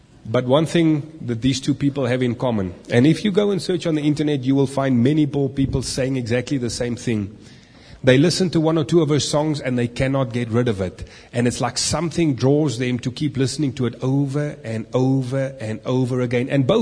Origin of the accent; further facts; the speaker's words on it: New Zealand; She's in my home country of New Zealand at the moment doing a couple of concerts. Honestly, I would enjoy going to it, but it would be too embarrassing. I'm a 19-year-old guy